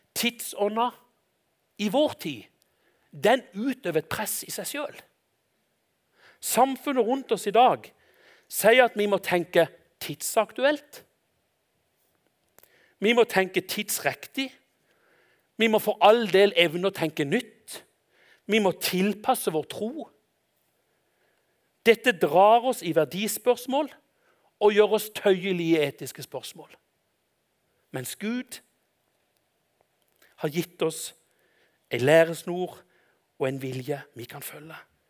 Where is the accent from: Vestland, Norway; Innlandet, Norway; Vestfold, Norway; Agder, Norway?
Agder, Norway; Konsmo; Når jeg tenkte jeg skulle gå inn i dette, så det en sang fra når jeg gikk på søndagsskolen hjemme i Konsmo.